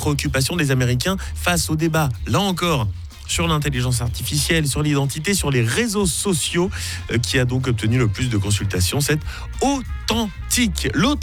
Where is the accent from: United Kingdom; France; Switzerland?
Switzerland; c'est-à-dire chez nous en Suisse